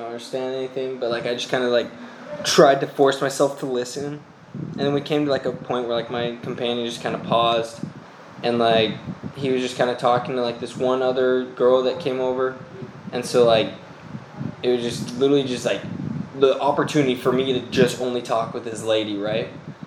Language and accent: English; United States; everybody here thinks I'm Italian or I'm from France, which is great, because, like, they don't think I'm from America, which is awesome